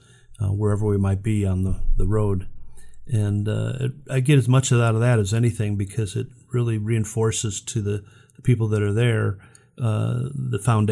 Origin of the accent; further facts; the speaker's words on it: Chicago, Illinois, United States; And but I was born and raised in Chicago, and so I heard the blues.